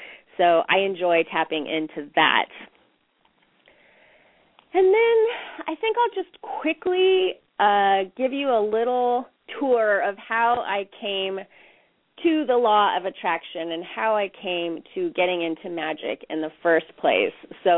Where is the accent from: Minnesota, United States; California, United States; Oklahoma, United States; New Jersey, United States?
California, United States; Bakersfield; I got married in Bakersfield, my hometown, at 18, and then moved to Hollywood at 19